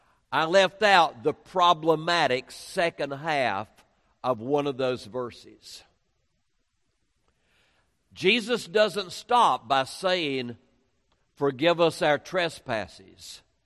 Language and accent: English; Waynesville, North Carolina, United States; born there; I was born in Waynesville, North Carolina, and then I went off to Davidson College